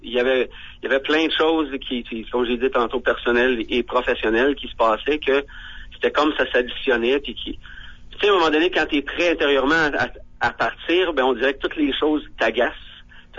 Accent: Ontario, Canada; moved away as an adult; je suis natif de l'Ontario, donc je regardais en Ontario un petit peu. Mais à un moment donné, j'ai vu en Alberta ici

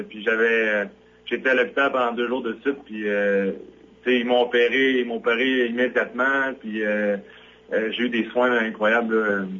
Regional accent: Canada; Et que, je suis un Canadien, ils sont pas vraiment au courant du côté francophone du Canada

